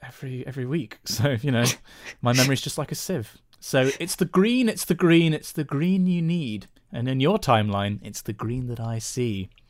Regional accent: Sweden; accent: Swedish; He's actually attached an audio recording of how the sayings are supposed to be pronounced, albeit in my Swedish accent, which is a remnant of Eastern Danish rather than Swedish.

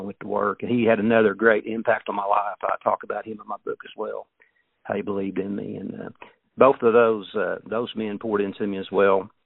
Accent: Luther, Oklahoma, United States; growing up in Luther and growing up in Jones, how we worked, we learned a lot how to overcome problems.

